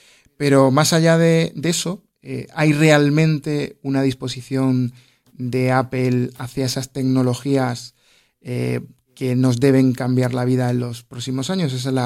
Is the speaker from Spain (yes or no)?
yes; Andalusia, Spain; ya que me lo puedo permitir porque soy andaluz